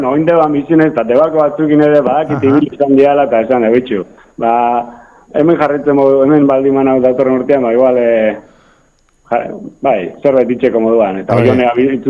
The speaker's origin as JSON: {"language": "Basque", "region": "Basque Country", "country": "Spain", "said": "Ergoibaren bizin nintzen nian da, ni Ergoibarkoan izateta."}